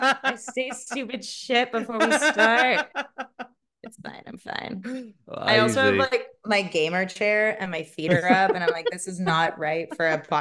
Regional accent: Palo Alto, California, United States; I'm from Palo Alto, so I'm more in.

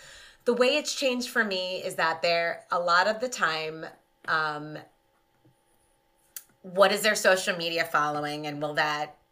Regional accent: New York, United States; I live in New York. I'm from New York.

